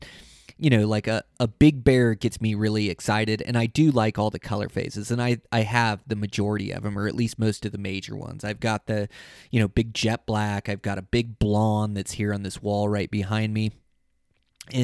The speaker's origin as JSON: {"language": "English", "region": "Montana", "country": "United States", "said": "In my home state of Montana, I love traveling to Idaho."}